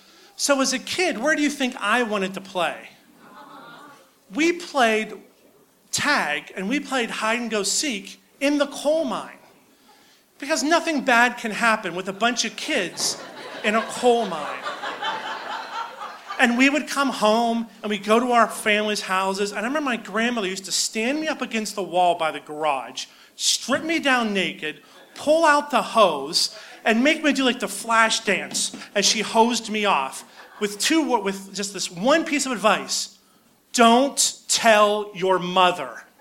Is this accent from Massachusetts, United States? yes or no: no; Pittsburgh, Pennsylvania, United States; But growing up in Pittsburgh also gave me a little bit of an unrealistic expectation about life.